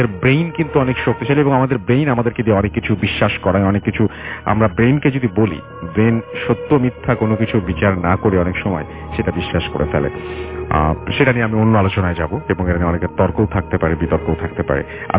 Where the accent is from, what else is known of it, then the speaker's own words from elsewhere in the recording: Bangladesh; বিশেষ করে আমাদের বাংলাদেশে যারা বিশ্বের বিভিন্ন জায়গায় আছেন, আমি বাংলাদেশি বলবো